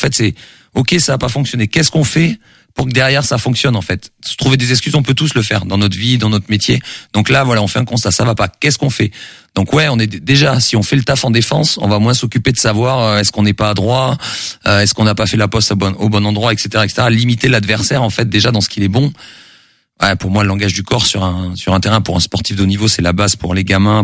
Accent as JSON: {"language": "French", "region": "South-West France", "country": "France", "said": "je viens du Sud-Ouest et on a des vraies valeurs dans la vie, dans le sport."}